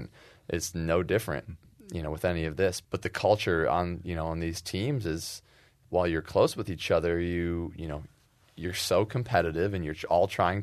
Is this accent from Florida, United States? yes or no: no; Ann Arbor, Michigan, United States; born or raised there